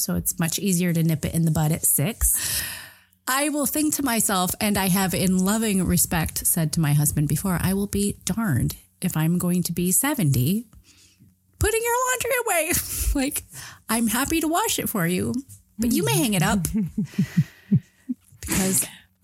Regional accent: Illinois, United States; I'm from the Chicago suburbs. So you have like this kind of like quintessential McMansion, granite countertops, everything's tidy, nothing is rustic.

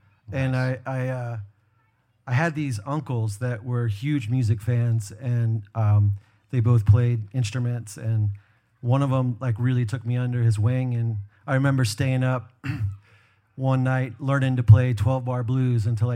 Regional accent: Maryland, United States; I grew up in Maryland, actually, in southern Maryland.

